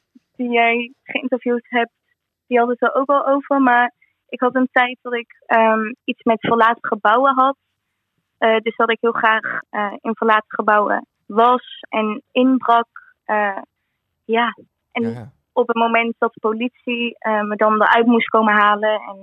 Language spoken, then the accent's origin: Dutch; Maastricht, Limburg, Netherlands; Ik ben 18 jaar oud en ik kom uit Maastricht. En momenteel zit ik ook in mijn tussenjaar en ben ik in Portugal.